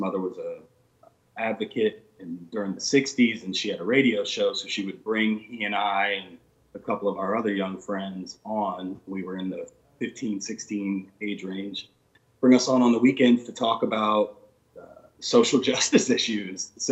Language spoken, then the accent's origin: English; Mississippi, United States; born there; But my early life, I was born in Mississippi on the Gulf Coast.